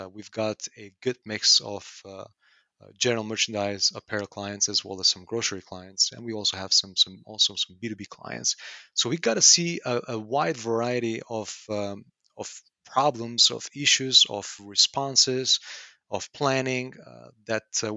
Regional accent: Albania; now in United States; I am from Albania. So I was born and raised in Albania, which is the Southeast Europe, just above Greece, a very small country. And I've been here in the U.S. since 1998, so about 22 years now.

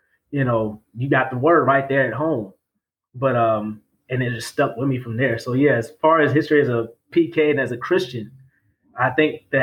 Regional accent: North Carolina, United States; born there; Because I was born in North Carolina, and we first went to a Kojic church, which was predominantly Black.

